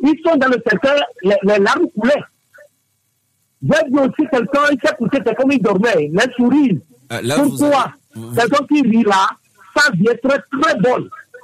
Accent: Togo; Je dis tous les temps que nous sommes tous des Togolais.

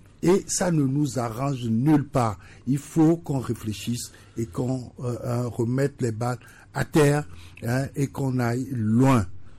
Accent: Togo; Si nous tous, nous travaillons en tant que Togolais, nous irons encore loin.

